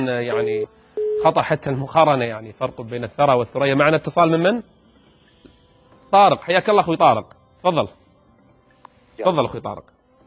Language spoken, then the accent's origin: Arabic; Kuwait; هذا كل واحد اللي بيقوله بقلبه أنا كويتي